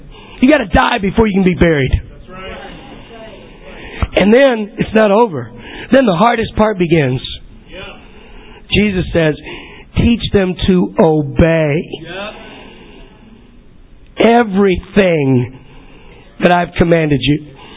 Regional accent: Chicago, Illinois, United States; I'm from Chicago. Tell Barack I'm here from the hometown.

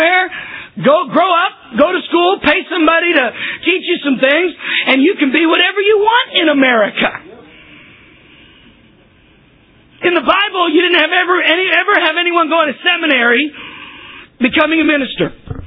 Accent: Texas, United States; now in New York City, United States; I grew up in Texas, but I moved to New York City to be an actor.

